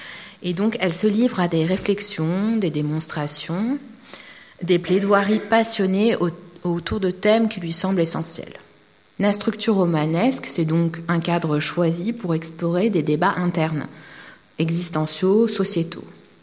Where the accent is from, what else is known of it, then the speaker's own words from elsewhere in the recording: France; comme j'ai grandi en France